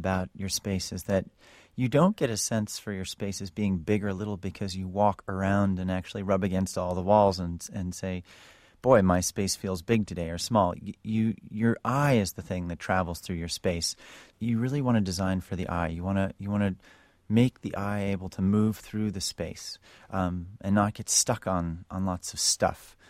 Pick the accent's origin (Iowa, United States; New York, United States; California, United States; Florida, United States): New York, United States; New York City; I'm from New York City, and people crowd into these tiny little restaurants